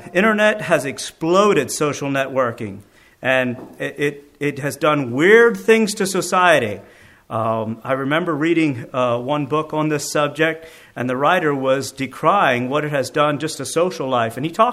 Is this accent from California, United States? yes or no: no; Lebanon, Pennsylvania, United States; I'm from Lebanon.